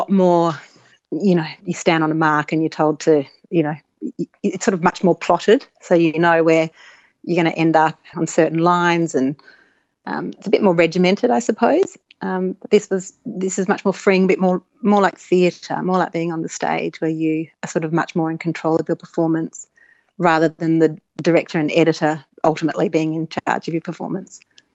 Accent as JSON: {"language": "English", "town": "Canberra", "region": "Australian Capital Territory", "country": "Australia", "tie": "born or raised there", "said": "I grew up in Canberra"}